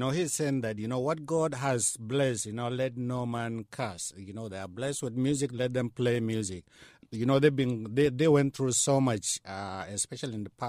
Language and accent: English; Bauchi, Nigeria; I am not from Kano. I'm from Bauchi